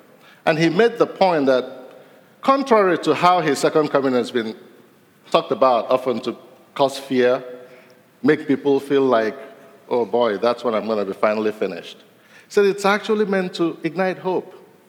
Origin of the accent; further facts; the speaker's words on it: Nigeria; English is a second language; Igbo man from Africa. I know I look Swedish, but don't worry, I'm from West Africa.